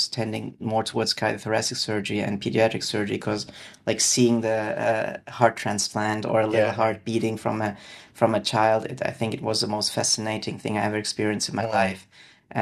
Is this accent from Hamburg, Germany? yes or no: no; Karlsruhe, Baden-Württemberg, Germany; English is a second language; I was born and raised in a town in Germany called Karlsruhe. I studied in Heidelberg, which is not far away.